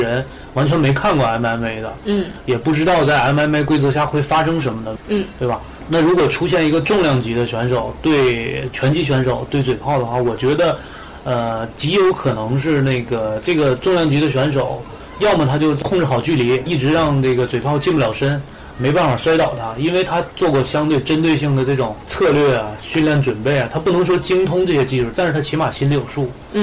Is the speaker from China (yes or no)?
yes; China; 然后我们中国人最熟的就是比如说中泰对抗赛